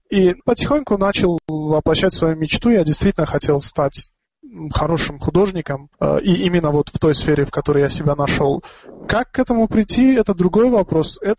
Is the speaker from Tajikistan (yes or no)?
yes; Tajikistan